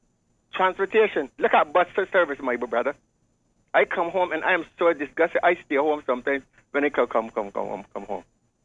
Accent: Barbados; I was born in Barbados. Right. I was educated in Barbadoes.

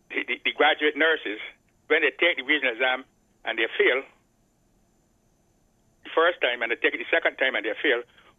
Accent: Saint Philip, Barbados; I remember as a boy growing up in St. Philip

